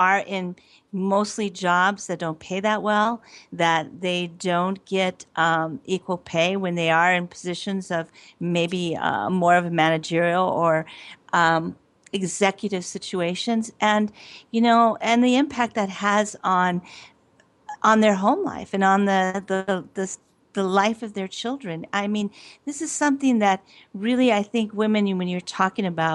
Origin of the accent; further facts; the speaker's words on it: Douglas, United States; I was a Rotarian in my hometown of Douglas